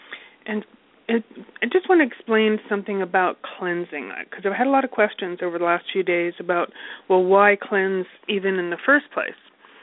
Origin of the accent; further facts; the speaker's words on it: Alberta, Canada; I'm from Alberta, Canada.